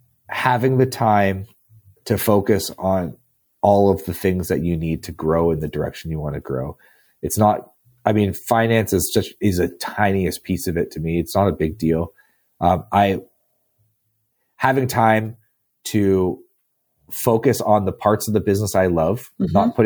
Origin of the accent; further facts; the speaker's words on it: Canada; I mean, I'm from Canada. It gets cold here.